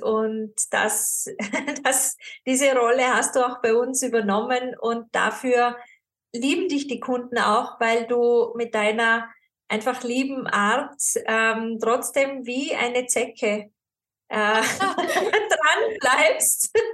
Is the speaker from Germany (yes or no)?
no; Tyrol, Austria; Ich bin ja in Tirol aufgewachsen, am Land.